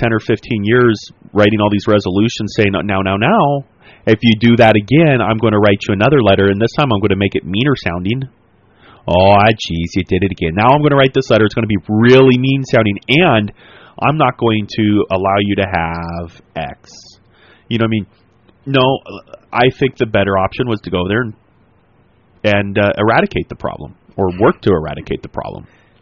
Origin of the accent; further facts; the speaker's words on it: United States; I'm an American, and I think America's interests need to come first.